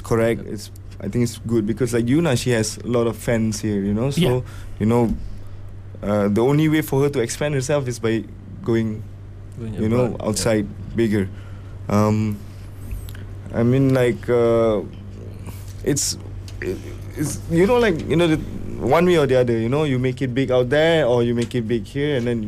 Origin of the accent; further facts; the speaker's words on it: Malaysia; Actually, not really foreign influences, but Malaysia itself, because there's a lot of music that we still need to understand from our own country, from our own roots.